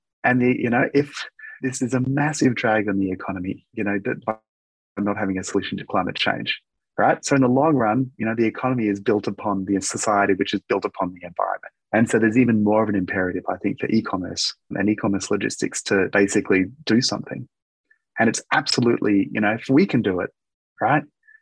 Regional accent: Brisbane, Queensland, Australia; My hometown in Australia, Brisbane, just went through massive floods.

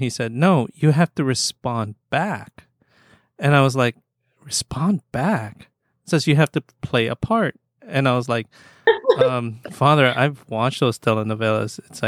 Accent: Philippines; the hard thing with me trying to learn is that I'm Filipino and a lot of words are in Spanish

